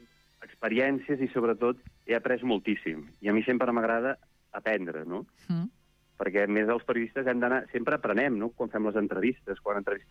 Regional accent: Catalonia, Spain; ja de petita a l'Empordà, a Barcelona també amb els meus pares

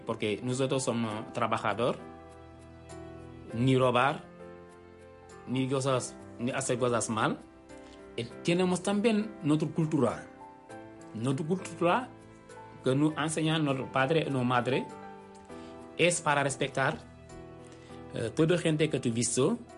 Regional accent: Senegal; Spanish is a second language; moved away as an adult; now in Spain; yo soy de Senegal. Yo vine aquí en 2006 para buscar la vida.

